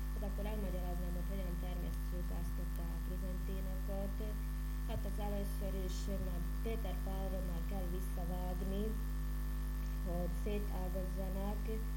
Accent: Diószeg, Trnava Region, Slovakia; 1949. november 12-én születtem Diószegen, és diószegi lakos is maradtam a mai napig.

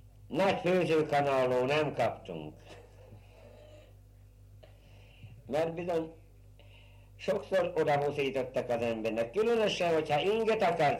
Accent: Selice, Nitra Region, Slovakia; itt születtem Sókszelőcén.

